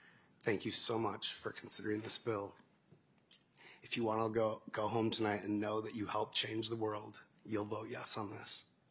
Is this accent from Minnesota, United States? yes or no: yes; Minnesota, United States; I was born and raised in Minnesota.